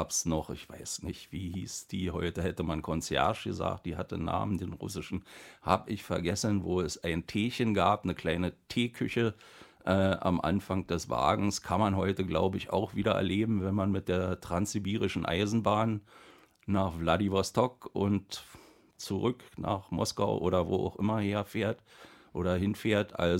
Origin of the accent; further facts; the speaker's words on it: Berlin, Germany; now in Woltersdorf, Germany; ich komme aus Woltersdorf zurzeit, geborener Urberliner, Charité, wie es sich gehört, und 62 Jahre